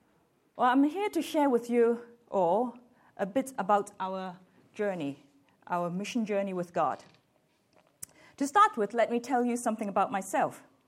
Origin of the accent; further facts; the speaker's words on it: Hong Kong; born there; I was born in Hong Kong and born again in the UK.